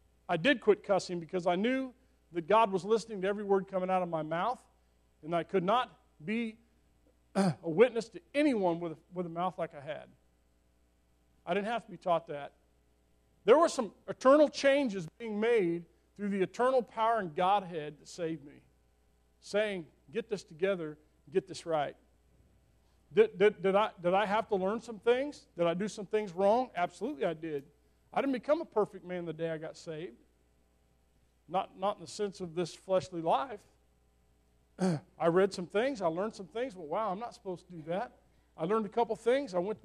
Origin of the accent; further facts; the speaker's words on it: Kansas, United States; born there; I was born in Kansas. The kids were a little slow.